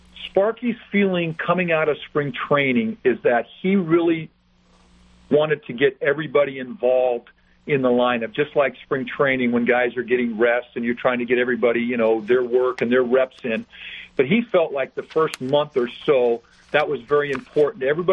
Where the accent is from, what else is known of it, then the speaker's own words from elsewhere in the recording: San Diego, California, United States; I'm from San Diego, and I had been in that stadium many times as a young boy growing up.